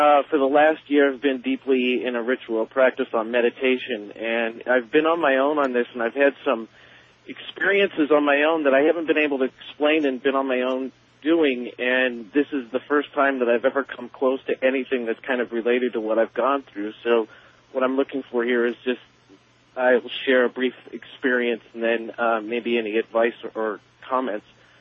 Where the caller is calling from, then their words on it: San Diego, California, United States; I'm calling from San Diego, California.